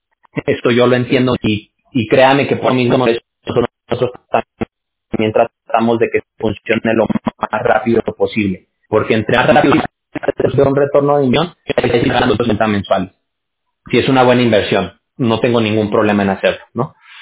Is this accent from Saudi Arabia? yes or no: no; Mexico; Yo, por ejemplo, que soy mexicano. Te lo aclaro porque muchas veces hay gente que se saca de onda con el acento.